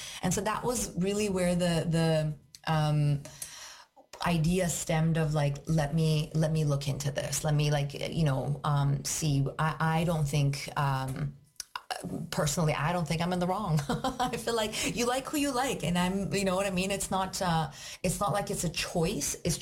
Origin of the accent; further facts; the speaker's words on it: Iran; growing up in Iran, like, one, the government thinks that, you know